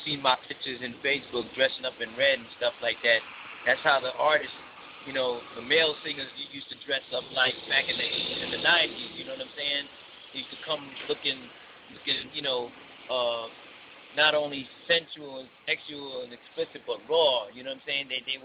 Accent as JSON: {"language": "English", "town": "Brooklyn", "region": "New York", "country": "United States", "said": "You know, I'm from Brooklyn, New York."}